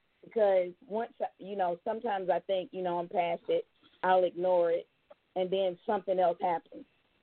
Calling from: Georgia, United States; from Georgia.

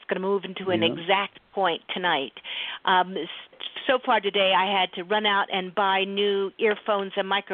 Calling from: Montana, United States; I am calling in from Montana tonight, where we had our first snow yesterday.

